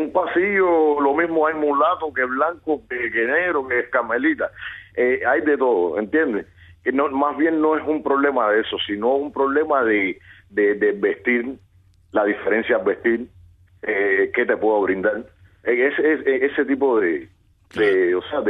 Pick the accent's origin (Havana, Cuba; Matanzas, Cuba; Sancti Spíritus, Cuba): Havana, Cuba; yo soy natural de Romerillo.